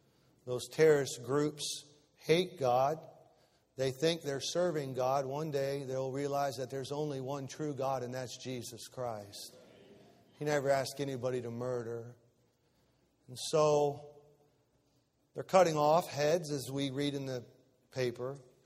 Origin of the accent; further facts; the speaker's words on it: United States; But I still am glad I'm an American. And I'm glad I live in this great country.